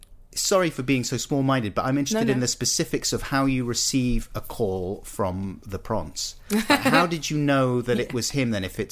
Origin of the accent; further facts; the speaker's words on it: Clapham, London, United Kingdom; See, I grew up down in South London, Clapham.